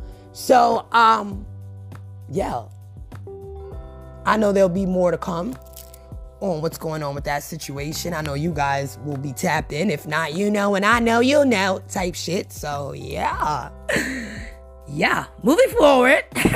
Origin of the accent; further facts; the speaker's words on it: Bronx, New York, United States; And I watched from the sidelines, because I'm from the Bronx, how much he didn't do for Brooklyn, for that borough, right?